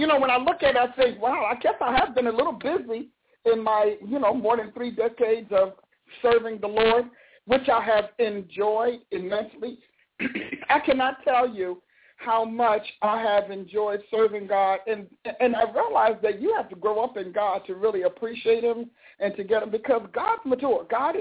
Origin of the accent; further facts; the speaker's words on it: East Coast, United States; also born or lived in New Jersey; now in Tulsa, United States; You know, I was born and raised on the East Coast, and, you know, I came to Tulsa from New Jersey.